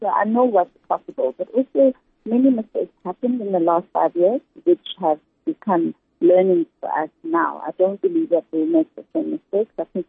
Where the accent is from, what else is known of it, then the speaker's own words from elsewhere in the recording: Mabopane, Gauteng, South Africa; now in Johannesburg, South Africa; Well, I grew up in Mabopane, which is in the northwest. Oh, no, it's actually in Gauteng. It used to be Botswana when I was growing up.